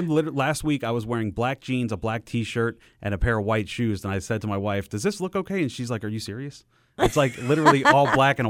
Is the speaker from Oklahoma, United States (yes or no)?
no; New Jersey, United States; also born or lived in Detroit; I mean, growing up in New Jersey, I mean, you heard sirens all the time.